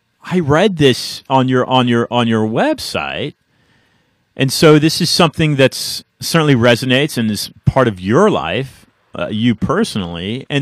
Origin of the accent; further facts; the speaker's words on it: San Francisco, California, United States; Originally, I'm from San Francisco